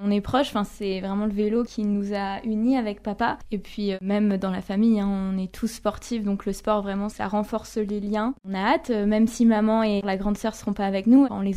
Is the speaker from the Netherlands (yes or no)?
no; France; born there; Je suis née en France mais c'est vrai que la Moldavie, j'y vais tous les étés en fait depuis que je suis petite